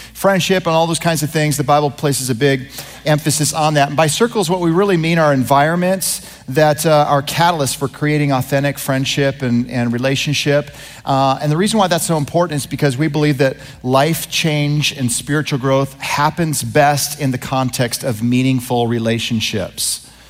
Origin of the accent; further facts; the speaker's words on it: Vancouver, Washington, United States; How many of you are from the great state of Washington, particularly the Vancouver area, my hometown?